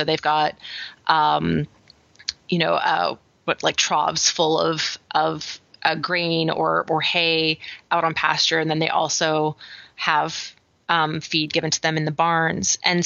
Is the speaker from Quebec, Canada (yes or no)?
no; British Columbia, Canada; I grew up on Vancouver Island.